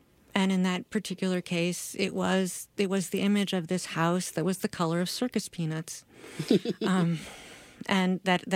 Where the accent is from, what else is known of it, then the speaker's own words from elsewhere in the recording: New York City, New York, United States; I'm from Queens, New York, and coming to the Midwest and seeing foxes on your street or like in the park or going up north and seeing foxes is just magical to me.